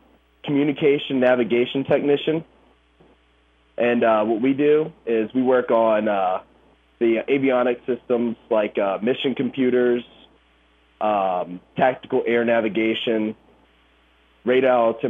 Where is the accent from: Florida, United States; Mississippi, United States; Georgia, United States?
Georgia, United States; East Cobb; I did grow up in East Cobb.